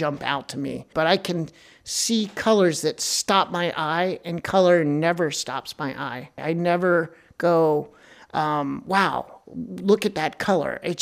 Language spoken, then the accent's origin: English; Virginia, United States; I grew up near the James River and we'd be out on the water